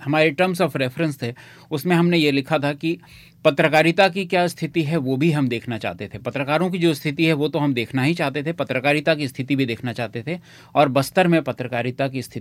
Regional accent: Chhattisgarh, India; मैं वहीं छत्तीसगढ़ में पैदा हुआ हूं, वहीं पला बढ़ा हूं, पत्रकारिता की है बरसों बरस वहां

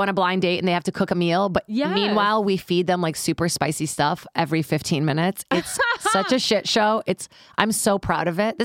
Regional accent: São Paulo, Brazil; I actually grew up in Brazil, São Paulo.

